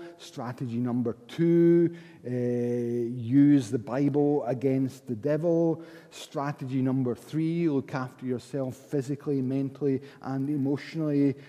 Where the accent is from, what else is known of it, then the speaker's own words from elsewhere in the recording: Paisley, Scotland, United Kingdom; I was raised in Paisley. And we've got a whole vocabulary that you good Highlanders have never known.